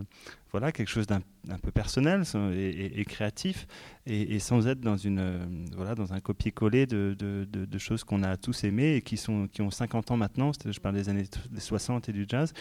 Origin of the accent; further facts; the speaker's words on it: Paris, Île-de-France, France; born there; Je suis né à Paris, je suis français.